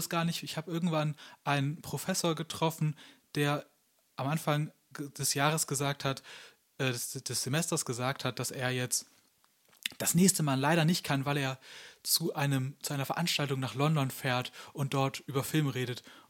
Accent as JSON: {"language": "German", "region": "Bremen", "country": "Germany", "tie": "born or raised there", "said": "Ich bin Slammaster. Ich komme, wie gesagt, aus Bremen-Nord. Da bin ich aufgewachsen. Inzwischen wohne ich in der großen Stadt Bremen und studiere Filmwissenschaften an der Uni Bremen und Politik."}